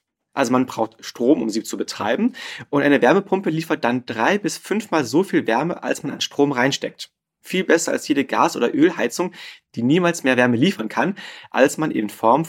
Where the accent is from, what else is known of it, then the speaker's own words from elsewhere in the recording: Rhineland, Germany; in meine Heimat schaue, ins Rheinland, da ist ein Dorf neben dem anderen mit wenig Abstand.